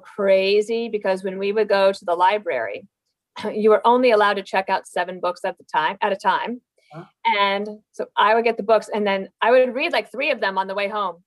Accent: Wyoming, United States; born there; And I said, "Well, originally, you know, I was born in Wyoming."

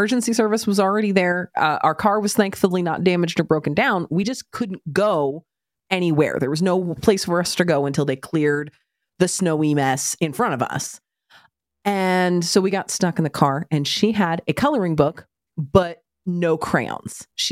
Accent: Oklahoma, United States; And since I grew up in Oklahoma, I had lived through two significant tornadoes, one being the largest tornado on record ever.

